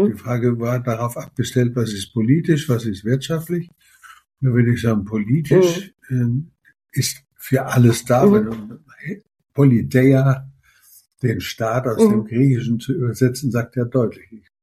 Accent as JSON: {"language": "German", "region": "Bavaria", "country": "Germany", "tie": "born there", "said": "obwohl ich gebürtiger Unterfranke bin"}